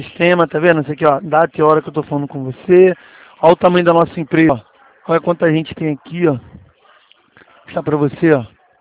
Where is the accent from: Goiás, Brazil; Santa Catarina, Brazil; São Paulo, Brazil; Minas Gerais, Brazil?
São Paulo, Brazil; Americana; a gente é aqui de Americana.